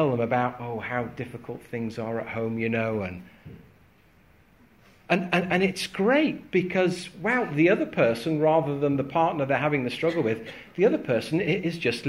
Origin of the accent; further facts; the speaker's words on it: United Kingdom; A whole load of the problem is we're British and stuffy and we don't talk about these things.